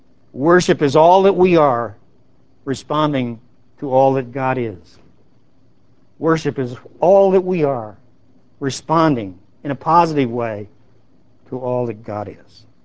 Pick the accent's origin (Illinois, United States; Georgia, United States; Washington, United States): Illinois, United States; And you can tell I'm from Illinois. The only ball team that exists is the Cubbies.